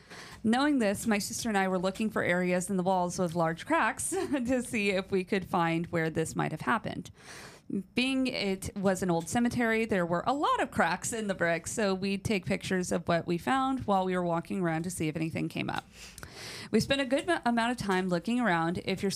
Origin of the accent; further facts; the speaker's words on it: Connecticut, United States; We are from Connecticut, but typically go down about twice a year to visit them and are planning to move down in 2025.